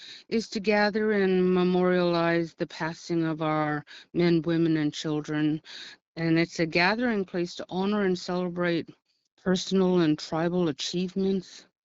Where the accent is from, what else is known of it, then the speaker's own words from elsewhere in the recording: Alert Bay, British Columbia, Canada; born there; she came from Alert Bay. So I was born in Alert Bay. My crest, when I go home, is a blue heron under Wallace's house.